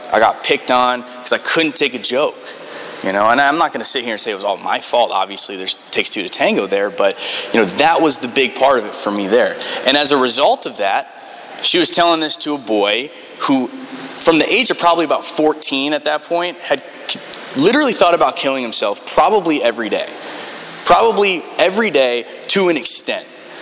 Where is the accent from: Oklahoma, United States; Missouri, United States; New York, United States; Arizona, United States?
New York, United States; Like the plan was, I'm from New York, so like to fly back twice in like a 2 week window doesn't make sense.